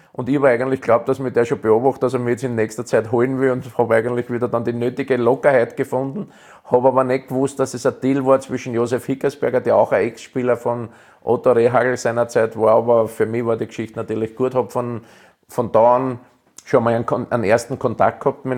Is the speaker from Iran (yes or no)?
no; Austria; eigentlich hätte ich Fußballer des Jahres werden müssen in Deutschland und das als Ösi. Musst du dir vorstellen, ich war ja vorher der Schluchtenscheißer und hin und her so die Spitznamen für die Österreicher